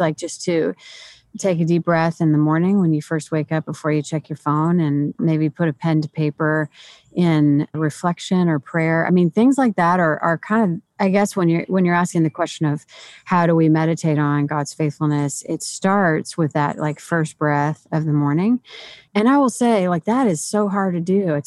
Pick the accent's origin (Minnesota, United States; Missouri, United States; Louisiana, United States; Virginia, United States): Missouri, United States; St. Louis; I'm originally from St. Louis, so I love coming up there. It feels like a neighboring city.